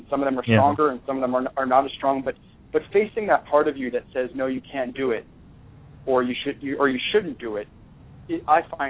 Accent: New York, United States; You know, you have to realize I'm a New Yorker.

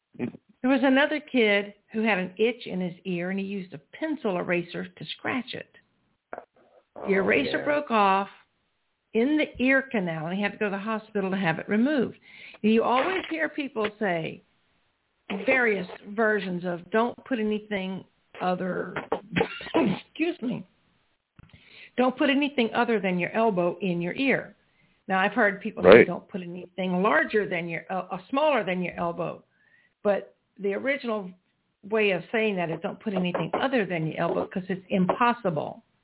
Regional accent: Walterboro, South Carolina, United States; This was in my hometown of Walterboro, South Carolina, which hasn't grown much in about 300 years. It's still a very small town, mostly farming community.

